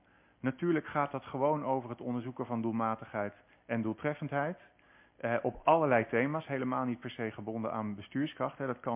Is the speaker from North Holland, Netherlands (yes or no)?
no; Buren, Gelderland, Netherlands; now in Leiden, Netherlands; Dat is ook tussen de rivieren, namelijk de Betuwe Buren. Dat is waar ik ben opgegroeid. Waar ik de eerste 20 jaar van mijn leven ongeveer heb doorgebracht.